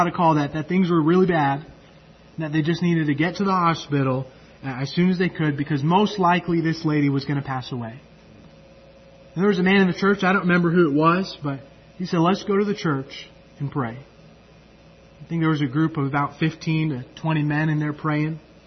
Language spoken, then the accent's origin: English; California, United States; Thankful, a church that I grew up in California, especially during my high school years